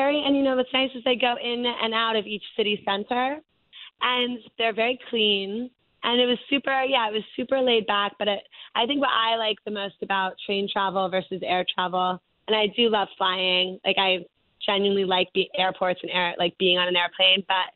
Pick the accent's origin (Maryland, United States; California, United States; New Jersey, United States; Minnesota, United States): New Jersey, United States; keep in mind that I grew up in New Jersey, so I've been riding New Jersey Transit